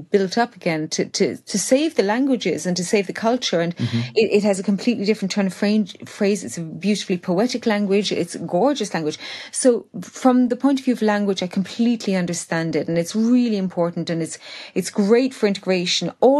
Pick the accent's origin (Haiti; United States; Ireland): Ireland; I've come from Ireland, and when I was growing up in Ireland, my parents didn't push. We had to do Irish at school, of course